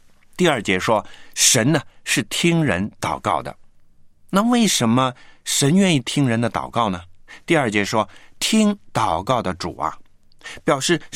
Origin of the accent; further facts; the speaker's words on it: China; 我们中国人跟犹太人呢都是很相像的